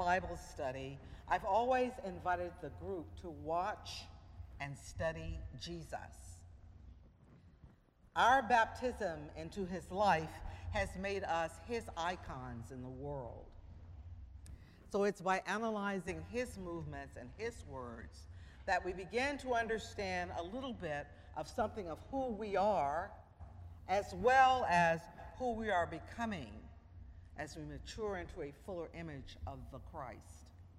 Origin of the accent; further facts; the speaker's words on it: the South, United States; And if you were born and raised in the South, like I was, you also have a nickname, a name that only a few close friends and family use.